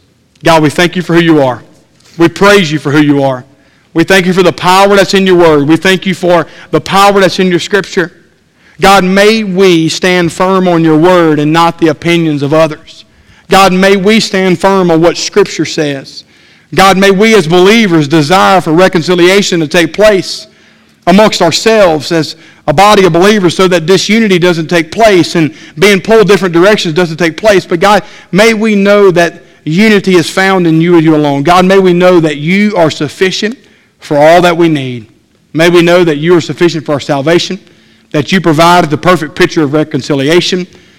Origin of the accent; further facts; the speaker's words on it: Brookhaven, Mississippi, United States; in my hometown in Brookhaven